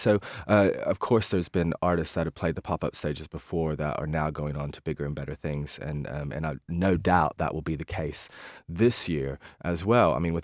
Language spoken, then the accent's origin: English; Bristol, Tennessee, United States; I am from Bristol, Tennessee.